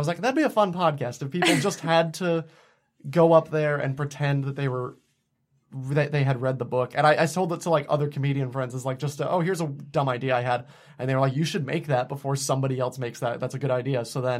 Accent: New Hampshire, United States; growing up in New Hampshire like I did, where it was, you know, my family was Episcopalian

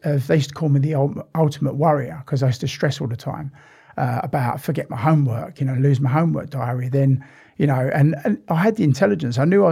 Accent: Romford, London, United Kingdom; also born or lived in East Ham / Hornchurch; I was born in East Ham, sort of like we moved from East Ham to Romford. So about, you know, 2 or 3 years old. So most of my life lived in Romford, then Hornchurch, around the Hornchurch area

